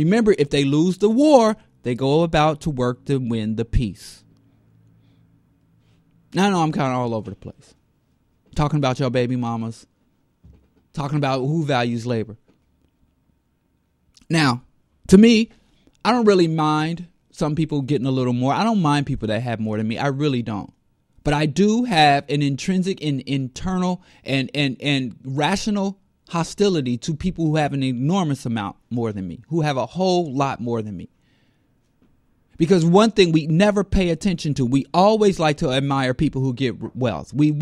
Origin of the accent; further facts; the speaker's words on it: Brooklyn, New York, United States; I'm from Marcy. I am Brooklyn. The streets of Brooklyn.